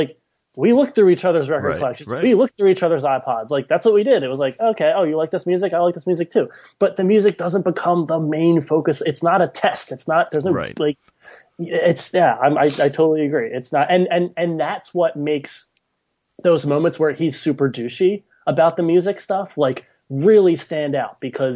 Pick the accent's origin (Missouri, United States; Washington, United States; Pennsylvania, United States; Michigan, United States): Pennsylvania, United States; Philadelphia; Well, that's my job as a Philadelphian.